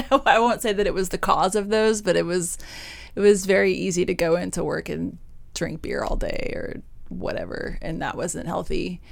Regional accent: Nashville, Tennessee, United States; I came from Nashville, from a lower middle class, working class family

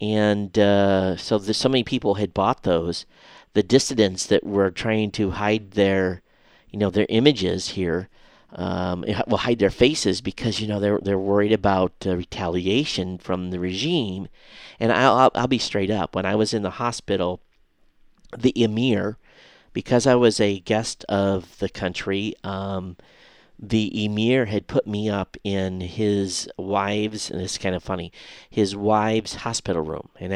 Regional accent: United States; And Bahrain was always a country that, as an American, you could pretty much go around and be safe.

